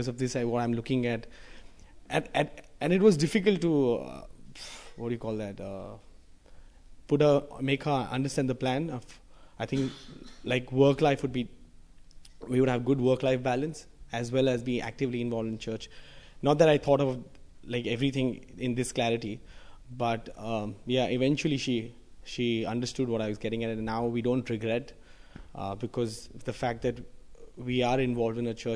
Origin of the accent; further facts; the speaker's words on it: India; So we come from India, and life is very busy.